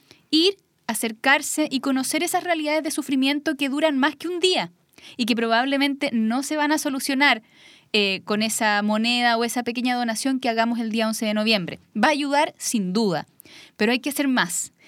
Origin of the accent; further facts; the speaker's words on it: Chile; Creo que somos solidarios.